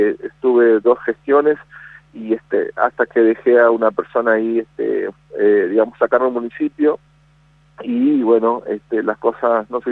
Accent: Argentina; nosotros como argentinos

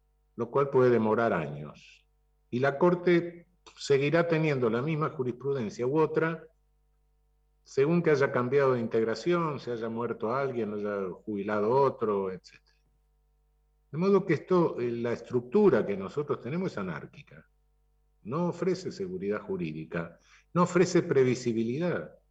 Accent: Buenos Aires, Argentina; Yo soy autonomista en la ciudad de Buenos Aires, soy porteño autonomista.

